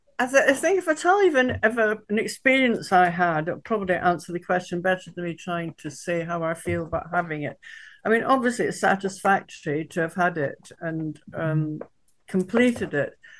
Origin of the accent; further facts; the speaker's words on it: Scotland, United Kingdom; it's from a poem written by an Angus poet, I come from Angus, called Violet Jacobs